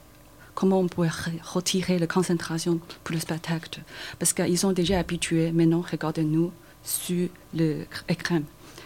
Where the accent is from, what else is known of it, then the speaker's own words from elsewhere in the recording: Taiwan; French is a second language; Oui, en fait, je viens de Taïwan et dans mon pays